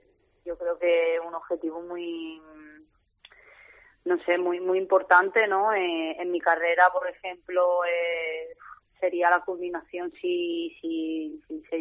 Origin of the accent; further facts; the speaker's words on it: Seville, Andalusia, Spain; yo soy de Sevilla